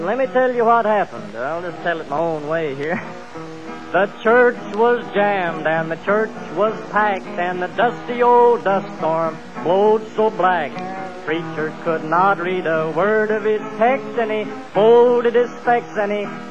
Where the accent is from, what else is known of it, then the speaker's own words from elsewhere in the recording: Okemah, Oklahoma, United States; Well, I come from Okemah, Oklahoma. Now, out in that country, ain't nothing in the world to stop that north wind but a barbed wire fence.